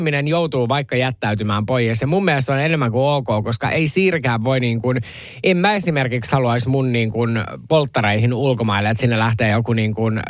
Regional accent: Helsinki, Uusimaa, Finland; mun kotikaupungissa Helsingissä

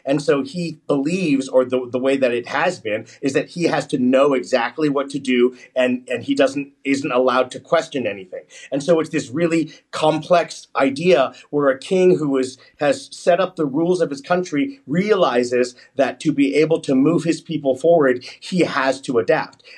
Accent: United States; I grew up in the United States.

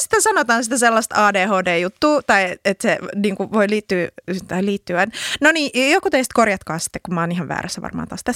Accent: Mäntsälä, Uusimaa, Finland; vähän rajallisempi kuin sitten taas meillä Mäntsälässä.

